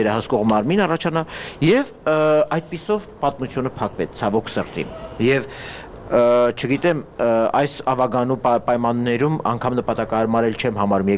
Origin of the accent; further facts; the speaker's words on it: Yerevan, Armenia; նաեւ որպես երևանցի